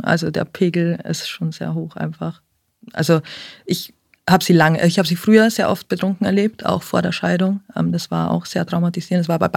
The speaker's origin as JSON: {"language": "German", "country": "Austria", "said": "also ich bin aus Österreich, da ist Schulsystem ein bisschen anders."}